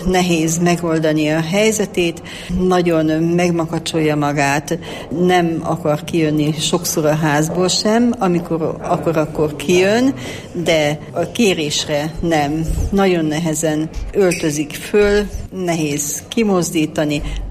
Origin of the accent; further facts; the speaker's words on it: Bükkábrány, Borsod-Abaúj-Zemplén, Hungary; Bükkábrányból jöttem, és azért jöttem erre a konferenciára